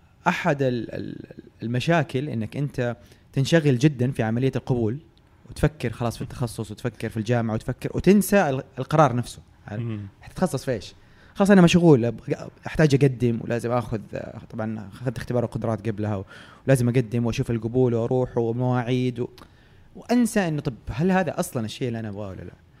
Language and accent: Arabic; Jeddah, Makkah Province, Saudi Arabia; now in Riyadh, Saudi Arabia; أنا من أهل جدة، يعني تولدت وتربيت في جدة، لكن الفرص في رياض، فجات فترة نقلت رياض، كانت جاتني فرصة جيدة وعشت فيها فترة، بعدين رجعت جدة برضو لفرصة وأسباب عائلية وخاصة، والحين راجع رياض.